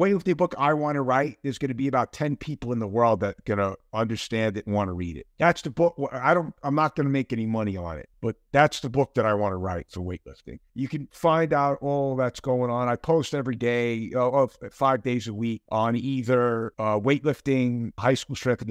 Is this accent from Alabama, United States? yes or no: no; New York, United States; also born or lived in Los Angeles; So, when I grew up in New York, the energy of New York, and I lived in LA, I was in New York for 24 years and in LA for about 24 years. And now I'm in Utah, which is a different universe.